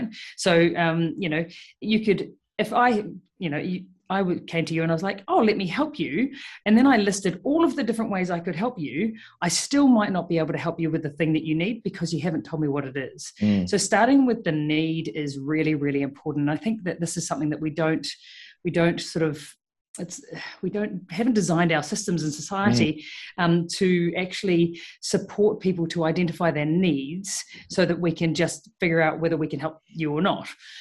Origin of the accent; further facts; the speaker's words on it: New Zealand; now in Melbourne, Australia; Well, I moved to Melbourne 6 years ago, 2015, and started my career as a vet over here. And I moved from New Zealand